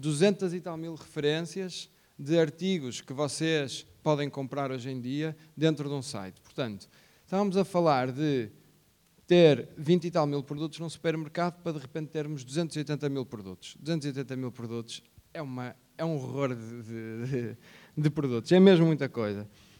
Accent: Porto, Portugal; Sou engenheiro mecânico, sou aqui do Porto, sou portista também

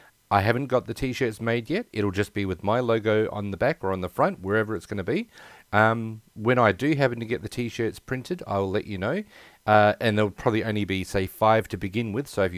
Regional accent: Australia; I live in Australia. I'm Australian, but try and beat us to the punch.

